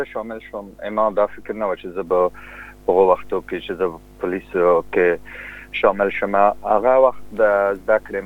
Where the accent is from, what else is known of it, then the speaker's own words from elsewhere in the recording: Kabul, Afghanistan; also born or lived in Lashkar Gah, Afghanistan; زه په بیلمن د لشکرګاه په ښار کې زیږیدلم او پس د دوه کلونو هم چې امام مور پلار کابل ته راغلی دي او هلته زه په کابل کې لوی شوی یم.